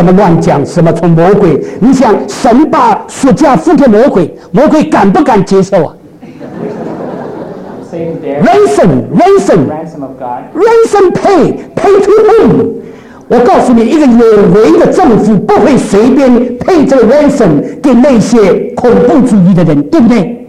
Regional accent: China; 我们中国人说罪归于归谁？

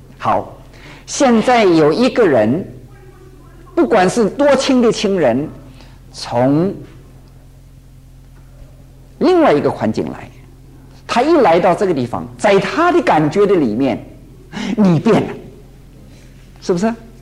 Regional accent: Taiwan; moved away; 我是从台湾来的，假定说有一个人呢现在说要出国了，哎呀，在台湾出国这是件大事情啊

